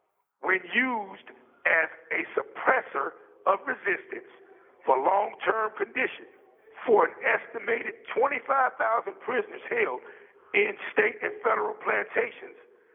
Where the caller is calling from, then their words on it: Indiana, United States; I am calling from the Wabash Valley Correctional Facility, a prison located in southern Indiana.